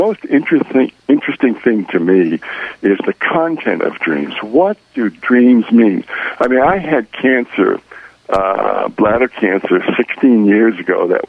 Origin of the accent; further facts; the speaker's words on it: Boston, Massachusetts, United States; born there; moved away as an adult; I was born in Boston and went to California after I got out of the Army